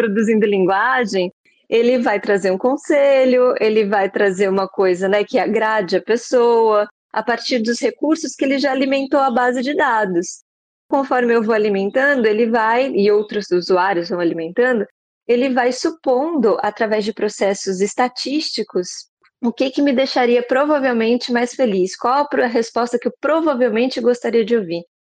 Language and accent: Portuguese; São Paulo, Brazil; Eu sou aqui do Sudeste mesmo, de São Paulo